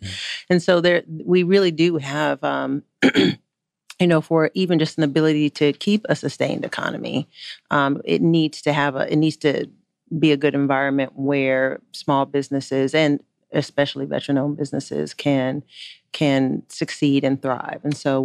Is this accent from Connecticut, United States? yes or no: yes; Connecticut, United States; I'm also from Connecticut